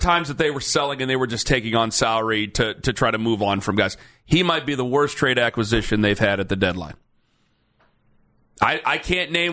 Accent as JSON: {"language": "English", "region": "Ohio", "country": "United States", "said": "I don't know every city in Ohio, even though I'm from here and I've been on the air here a long time now."}